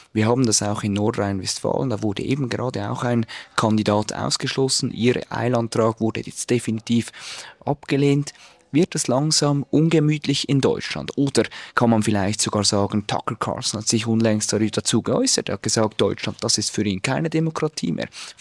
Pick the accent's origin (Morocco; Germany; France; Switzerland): Switzerland; Als Schweizer wirkt das einfach irgendwie komisch.